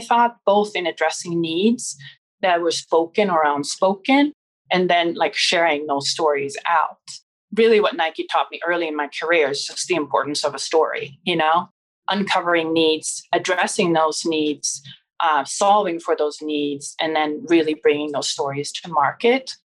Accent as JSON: {"language": "English", "town": "Stockholm", "region": "Stockholm County", "country": "Sweden", "tie": "born or raised there", "said": "I grew up in Stockholm"}